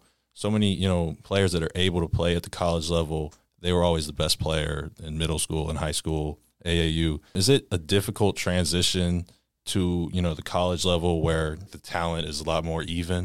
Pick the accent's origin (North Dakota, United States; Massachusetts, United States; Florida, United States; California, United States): Florida, United States; Panama City; because I'm from Panama City